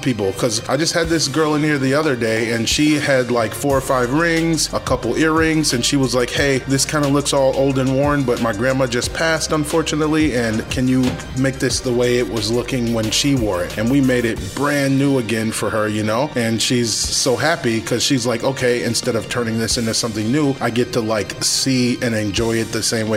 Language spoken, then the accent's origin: English; Janesville, Wisconsin, United States; Knuckleheads, like me growing up in Janesville, Knuckleheads was a crazy location.